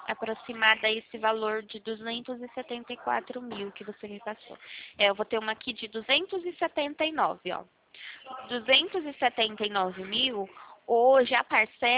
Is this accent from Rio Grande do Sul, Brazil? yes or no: no; Presidente Prudente, São Paulo, Brazil